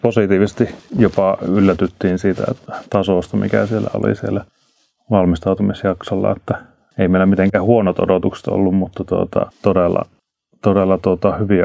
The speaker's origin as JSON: {"language": "Finnish", "town": "Joensuu", "region": "North Karelia", "country": "Finland", "said": "No, minä olen kotoisin Joensuusta"}